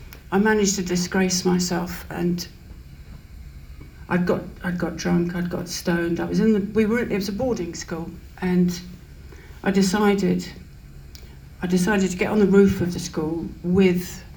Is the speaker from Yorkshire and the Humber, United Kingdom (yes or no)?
no; London, United Kingdom; I'm a Londoner, I was born, I'm the eldest of, there's almost eight of us really.